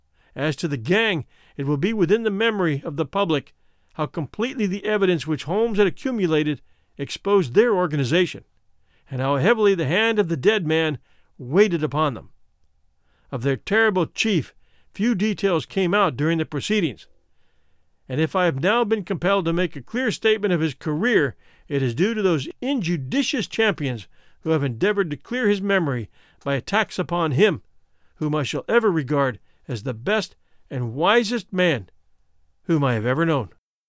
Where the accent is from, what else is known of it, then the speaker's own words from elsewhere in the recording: Australia; I am also Australian, but I know how to skip forward when I want to.